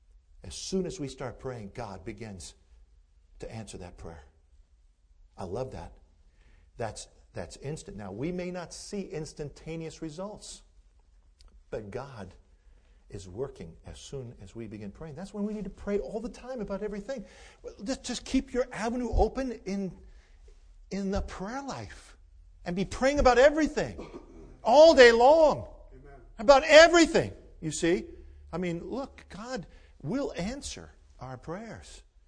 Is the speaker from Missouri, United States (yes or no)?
no; Maryland, United States; Before my wife and I were married, of course, we grew up in Maryland